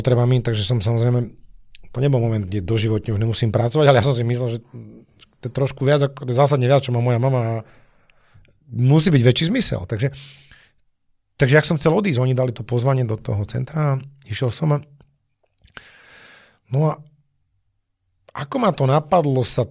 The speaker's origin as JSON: {"language": "Slovak", "region": "Žilina Region", "country": "Slovakia", "said": "ja som tu z Liptova"}